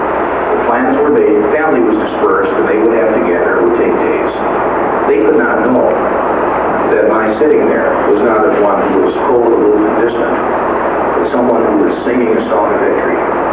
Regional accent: Flint, Michigan, United States; I grew up in Flint, Michigan

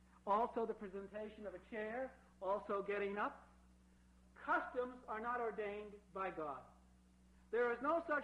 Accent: Brooklyn, New York, United States; I was brought up in Brooklyn, New York, I really thought of growing up that everybody in the world was Jewish

